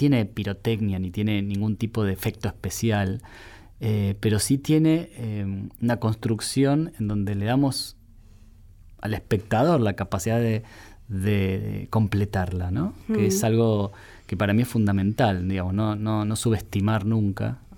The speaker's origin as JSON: {"language": "Spanish", "town": "Bariloche", "region": "Río Negro", "country": "Argentina", "said": "Yo, como soy de Bariloche, soy del interior"}